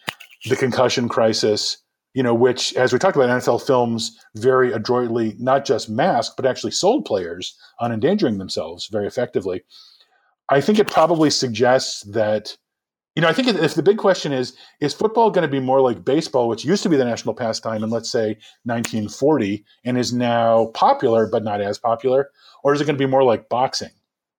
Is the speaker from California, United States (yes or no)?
no; New York, United States; I mean, I grew up in New York. I grew up as a Mets fan.